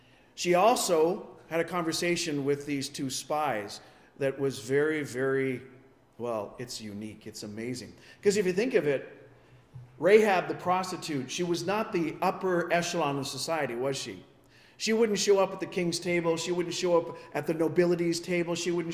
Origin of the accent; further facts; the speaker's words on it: England, United Kingdom; I'm an English guy